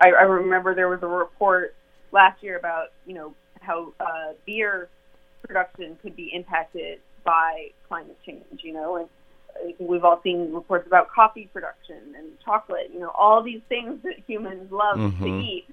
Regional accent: Iowa, United States; I grew up in Iowa, and the floods that they've experienced and the disruption to planting is really extreme.

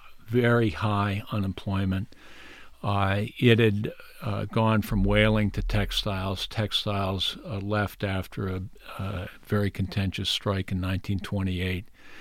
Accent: New Bedford, Massachusetts, United States; Work on your hometown. And New Bedford was a city that had all the problems of any other place

